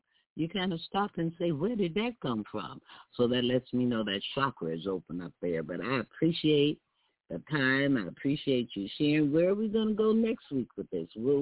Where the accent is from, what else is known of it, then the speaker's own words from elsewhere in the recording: Texas, United States; growing up in Texas, and my grandmother was so upset with me